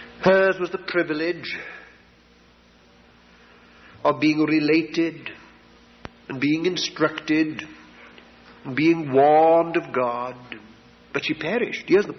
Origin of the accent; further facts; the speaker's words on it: Llanelli, Wales, United Kingdom; walking through the hometown of, it was called Llanelli, my hometown, walking through the high street